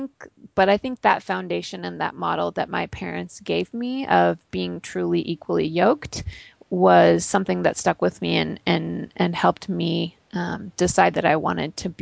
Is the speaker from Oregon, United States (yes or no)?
yes; Oregon, United States; I grew up in Oregon and I didn't have very many Mormon friends.